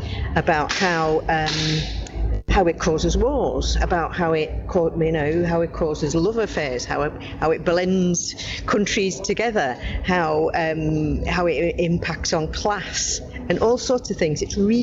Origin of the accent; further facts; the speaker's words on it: Liverpool, North West England, United Kingdom; I'm a Scouser, as you can probably hear.